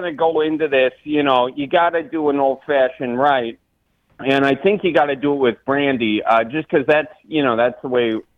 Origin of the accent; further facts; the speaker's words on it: Wisconsin, United States; So I'm from Wisconsin, but backstory is I was in the news business for a while, but I was always told, and I actually lost a couple gigs because I had an accent.